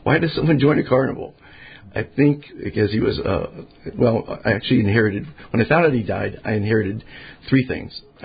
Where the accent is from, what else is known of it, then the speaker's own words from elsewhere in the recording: Beverly Hills, California, United States; was a beautiful woman, sang for … went to Beverly Hills High, so I'm from Beverly Hills.